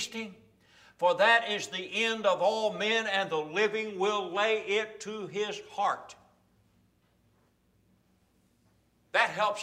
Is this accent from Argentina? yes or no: no; Louisville, Kentucky, United States; I tell people, you know, I was raised in Louisville, Kentucky. You know, you notice I said that correctly.